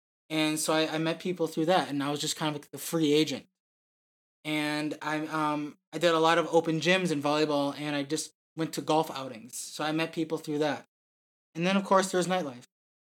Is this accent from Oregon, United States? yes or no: no; Minnesota, United States; I'm from Minnesota, and not a lot of people know where that is. It's a state in the U.S. It's in the middle up.